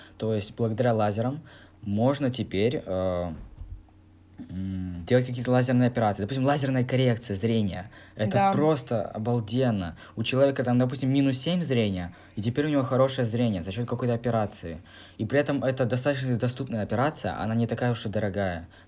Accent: Kazakhstan; Играет, наверное, роль то, что мы из Казахстана, а в Казахстане очень много наций, около 130 наций.

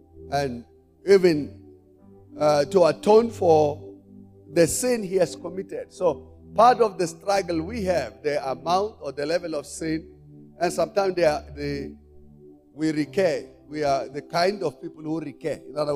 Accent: South Africa; So as a South African, many are homeless.

